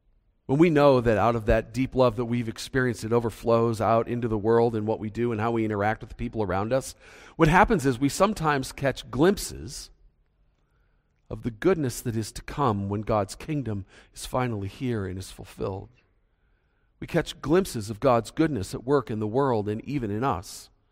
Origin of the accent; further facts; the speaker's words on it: Minnesota, United States; I'm from Minnesota where we don't hug people.